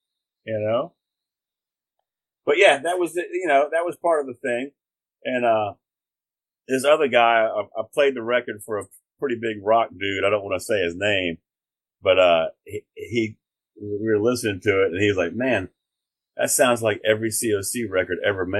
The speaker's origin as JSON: {"language": "English", "town": "New Orleans", "region": "Louisiana", "country": "United States", "said": "Lyrics are great. We're from New Orleans. Love … Mardi Gras was coming around"}